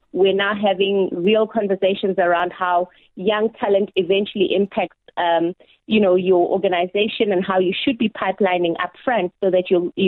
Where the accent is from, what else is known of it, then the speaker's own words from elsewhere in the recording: Limpopo, South Africa; So, yeah, I'm a girl from Limpopo, right?